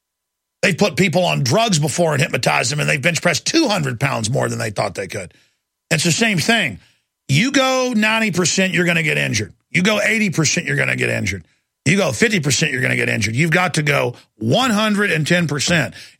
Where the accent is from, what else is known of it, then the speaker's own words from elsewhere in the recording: Texas, United States; And the founding of Texas, and I'm an American 110%, and I love this country